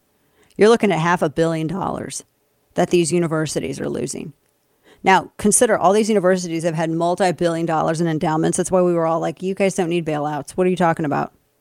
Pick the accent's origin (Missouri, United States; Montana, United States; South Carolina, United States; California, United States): Missouri, United States; St. Louis; St. Louis aldermen could not agree on the Israeli-Hamas conflict. And I've told people before that my hometown, our hometown, is it's a super left city, very left city.